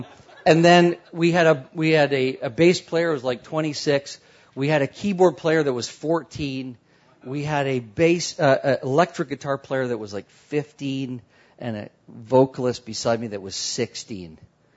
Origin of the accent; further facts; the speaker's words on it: Vancouver, British Columbia, Canada; I'm from Vancouver, Canada.